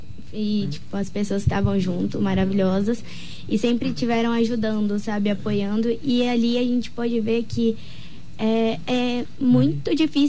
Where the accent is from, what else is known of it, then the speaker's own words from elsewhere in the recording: Dourados, Mato Grosso do Sul, Brazil; Eu sou de Dourados.